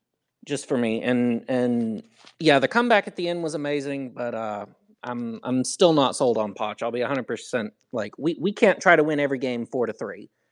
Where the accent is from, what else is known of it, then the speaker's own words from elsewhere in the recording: United States; So as an American, I can kind of get it.